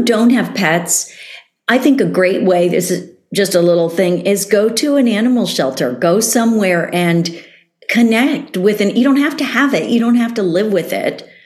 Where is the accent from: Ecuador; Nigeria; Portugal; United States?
United States; Miami, Florida; But as a kid, I grew up in Miami, Florida. I never wore shoes.